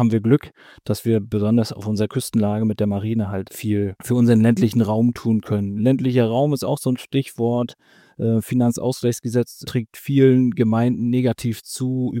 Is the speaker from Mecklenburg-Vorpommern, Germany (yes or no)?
yes; Mecklenburg-Vorpommern, Germany; Demografischer Wandel ist auch so ein Thema, gerade in Mecklenburg-Vorpommern. Wir sind halt ländlich geprägt